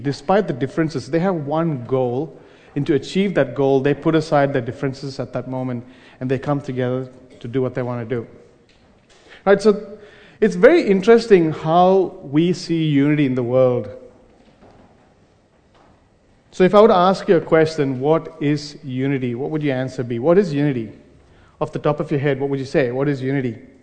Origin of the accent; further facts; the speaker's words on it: Kuwait; I grew up in Kuwait, as my parents migrated there.